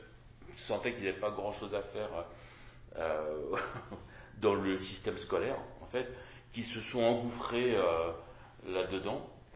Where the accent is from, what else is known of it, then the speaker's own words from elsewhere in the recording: Nanterre, Île-de-France, France; Je viens de Nanterre.